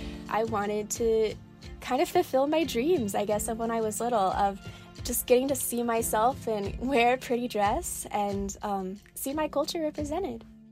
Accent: Oklahoma, United States

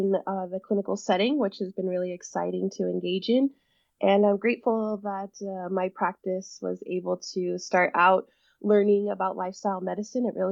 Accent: California, United States; I grew up here on Big Valley Rancheria. Rancheria is just another word that we use is similar to reservation. And so luckily, my rancheria was right on the shores of Lakeport area.

